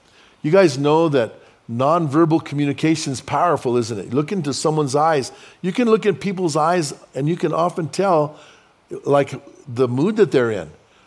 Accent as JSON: {"language": "English", "town": "Bernalillo", "region": "New Mexico", "country": "United States", "tie": "born or raised there", "said": "I grew up in Bernalillo, where I grew up at. We lived in the midst of Indian reservations. There was a bunch of reservations around us, and they all came to school with us."}